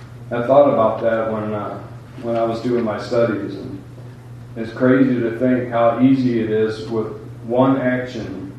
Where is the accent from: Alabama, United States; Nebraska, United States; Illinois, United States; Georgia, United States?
Illinois, United States; Rochelle; But I was raised in Rochelle around trains